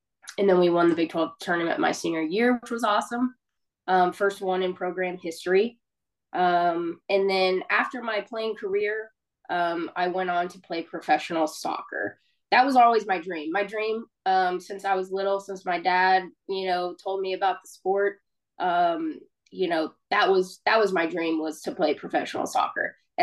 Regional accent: McKinney, Texas, United States; I grew up in McKinney, Texas, so just north of Dallas.

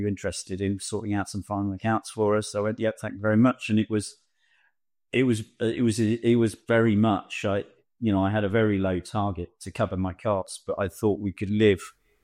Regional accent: London, United Kingdom; we very much sort of an Irish Catholic community, second generation Irish sort of. Growing up in London, there wasn't a pot of money to set out.

